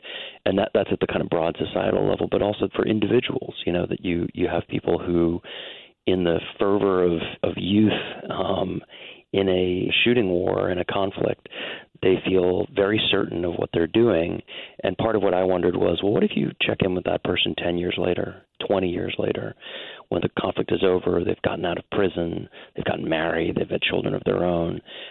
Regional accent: United States; You know, I'm an Irish American, but I'm American. My family came over, over a century ago.

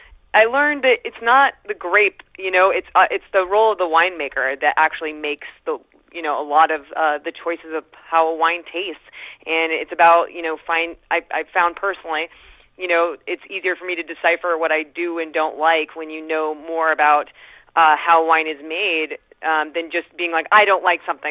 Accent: California, United States; now in Los Angeles, United States; I'm from California. I'm from outside of Los Angeles, and I moved to LA 10 years ago to pursue comedy writing and performing.

